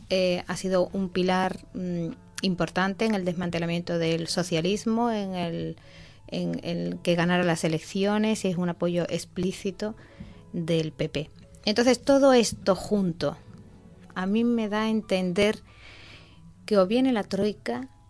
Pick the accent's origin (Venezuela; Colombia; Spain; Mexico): Spain; born there; Nosotros sí somos españoles, porque hemos nacido todos en España